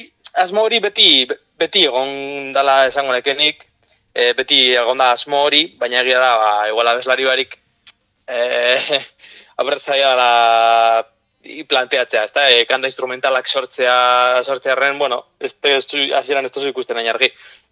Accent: Gernika, Basque Country, Spain; now in San Sebastián, Spain; Gernikatik gatoz, eta Donostira etorri ginen bizitzen bueno, ikasketak eta lanak eta direla eta

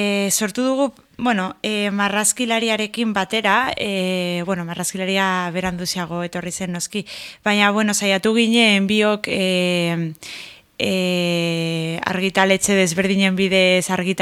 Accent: Navarre, Spain; ni Nafarroakoa naiz, herri batekoa

